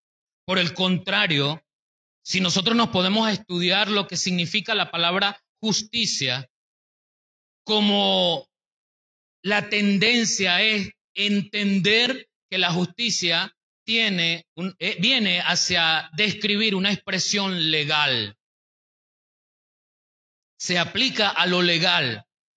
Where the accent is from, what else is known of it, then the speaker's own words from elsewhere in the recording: Barinas, Venezuela; los que somos de acá de Barinas sabemos cuáles son los sentidos de las calles